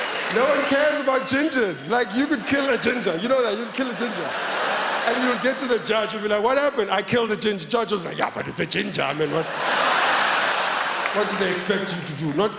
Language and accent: English; Taiwan; Oh, I'm not Japanese. I'm from Taiwan.